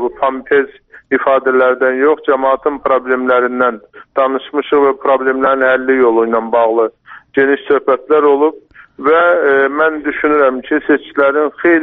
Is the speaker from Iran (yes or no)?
no; Shaki, Azerbaijan; born there; Bu dairəyə mənim doğulduğum kənd daxildir və o kənddə 3 məntəqə var.